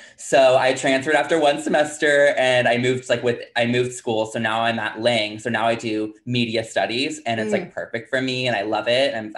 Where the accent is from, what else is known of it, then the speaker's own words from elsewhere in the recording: Houston, Texas, United States; So I'm from Houston, Texas. So I'm from Texas, but Houston is like a big city. So it didn't really feel like it was that southern